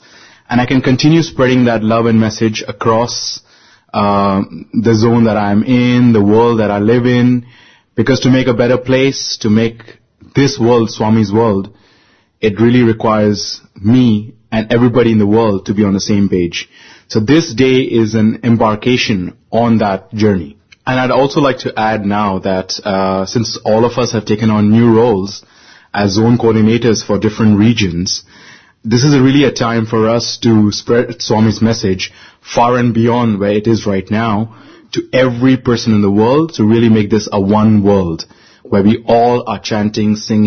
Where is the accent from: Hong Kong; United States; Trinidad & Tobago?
Hong Kong; from Hong Kong